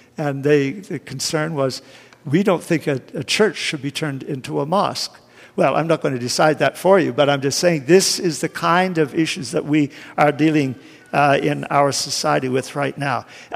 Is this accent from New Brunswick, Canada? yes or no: yes; Fredericton, New Brunswick, Canada; in my hometown of Fredericton